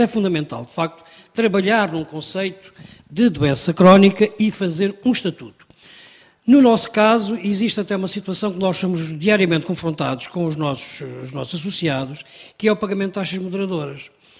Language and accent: Portuguese; Alentejo, Portugal; Eu sou do Alentejo